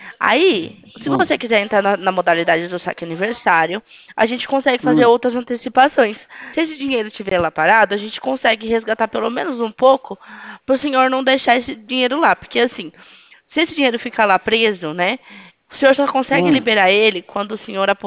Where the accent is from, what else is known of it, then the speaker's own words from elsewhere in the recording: São Carlos, São Paulo, Brazil; Eu sou de São Carlos.